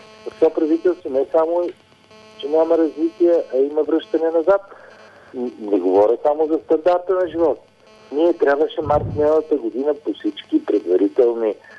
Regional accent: Sofia, Sofia City, Bulgaria; Аз съм живял само в София, роден съм в София

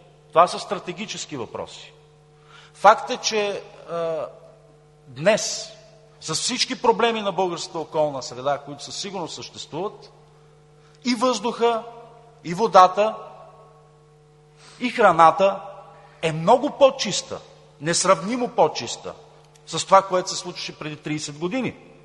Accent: Burgas, Burgas Province, Bulgaria; дори аз го помня, поне съм от Бургас

